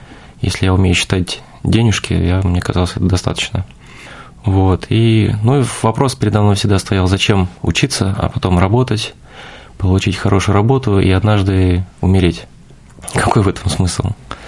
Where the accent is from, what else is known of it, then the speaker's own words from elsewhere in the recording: Komsomolsk-on-Amur, Khabarovsk Krai, Russia; born there; Родился в Комсомольске-на-Амуре, город закрытый, где делают подводные лодки, самолеты. Отец мой сварщик, а мама моя умерла от рака и воспитывался другой мамой.